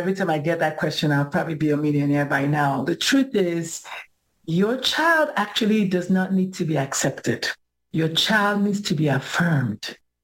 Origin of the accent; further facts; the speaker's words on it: Nigeria; I'm a queer person growing up in Nigeria.